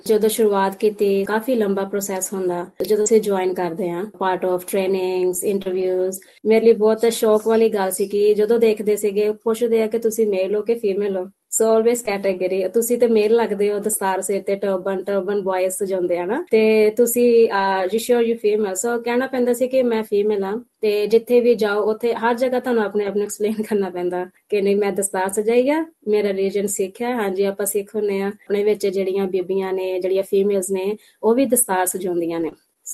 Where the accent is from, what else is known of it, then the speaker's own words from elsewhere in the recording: Amritsar, Punjab, India; now in Australia; ਮੇਰਾ ਪਿਛੋਕੜ ਅੰਮ੍ਰਿਤਸਰ ਸ਼ਹਿਰ ਹੈ, ਪੰਜਾਬ, ਤੇ ਮੈਂ ਉਦੋਂ ਵੀ ਸਪੋਰਟਸ ਕਰਦੀ ਸੀ। ਅੰਮ੍ਰਿਤਸਰ ਗੁਰੂ ਸਾਹਿਬ ਦੀ ਨਗਰੀ ਹੈ, ਉੱਥੇ ਪੇਰੈਂਟਸ ਨਾਲ ਗੁਰਦੁਆਰਾ ਸਾਹਿਬ ਜਾਣਾ, ਸੇਵਾ ਕਰਨੀ, ਪੰਜਾਬੀ ਕਮਿਊਨਿਟੀ ਵਿੱਚ ਵਿਚਰਨਾ